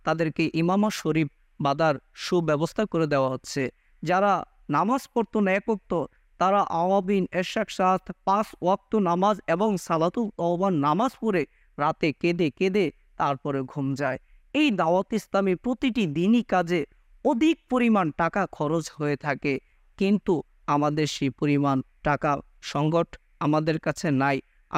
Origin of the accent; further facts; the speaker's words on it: Chandpur, Chittagong Division, Bangladesh; আমার বাড়ি চাঁদপুর।